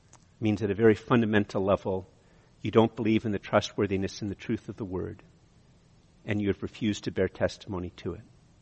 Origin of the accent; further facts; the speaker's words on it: Canada; maybe the fact that I'm Canadian